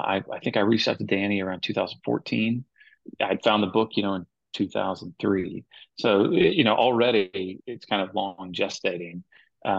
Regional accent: the South, United States; You know, I grew up in the South.

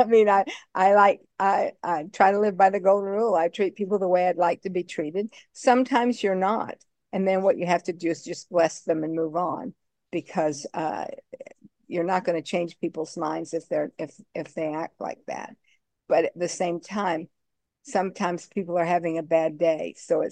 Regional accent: the South, United States; accent: Southern; because I'm from the South and I have that Southern accent.

